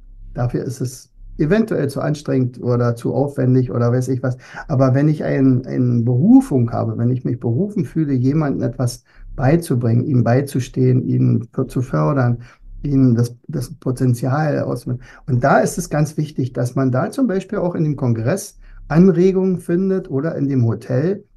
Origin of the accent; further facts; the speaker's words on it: East Germany, Germany; Ich komme aus der DDR.